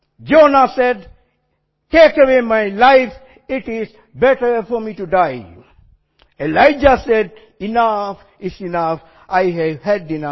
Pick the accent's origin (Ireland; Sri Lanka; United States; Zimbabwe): Sri Lanka; I come from Sri Lanka. In Sri Lanka, if someone is going on the road up and down without knowing where he was going, people will call him nut loose.